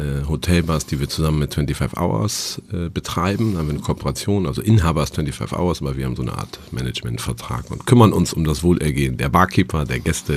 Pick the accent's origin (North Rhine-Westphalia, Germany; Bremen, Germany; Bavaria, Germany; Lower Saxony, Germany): Lower Saxony, Germany; Bünne; also born or lived in Dinklage; Bünne ist ein kleiner Ort mit 400 Einwohnern.